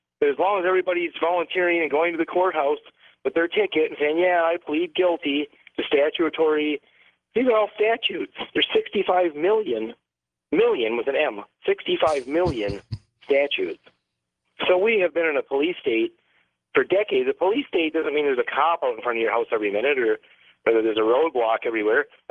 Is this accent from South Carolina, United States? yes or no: no; Detroit, Michigan, United States; born there; I'm 48 years old. I was born just outside of Detroit. I lived through the riots